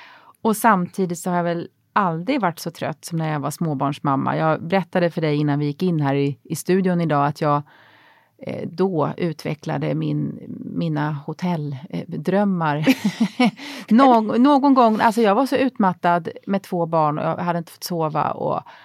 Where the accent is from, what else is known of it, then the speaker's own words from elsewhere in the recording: Växjö, Kronoberg County, Sweden; Jag ville bort från den här lilla stan Växjö där jag växte upp, där ingenting hände.